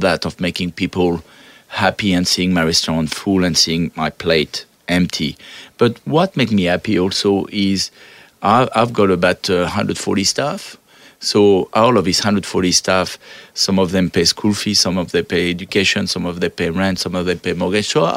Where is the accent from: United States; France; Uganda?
France; now in Australia; I come from France.